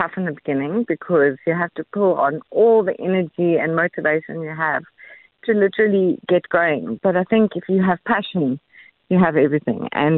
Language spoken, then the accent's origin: English; South Africa; But us as a South African family